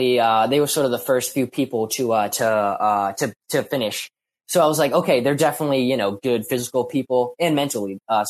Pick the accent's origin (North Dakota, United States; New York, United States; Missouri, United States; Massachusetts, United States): Massachusetts, United States; So she lives in California and I'm from Massachusetts.